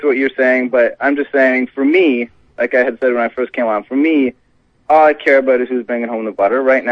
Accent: Toronto, Ontario, Canada; I grew up in Toronto

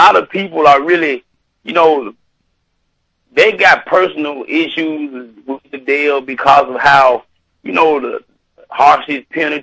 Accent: Tennessee, United States; I mean, I'm from Tennessee.

